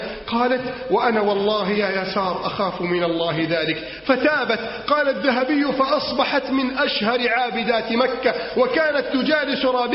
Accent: Egypt

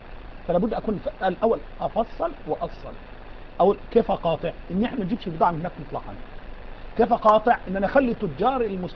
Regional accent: Kuwait; وأنا من الكويت في هذه الأيام

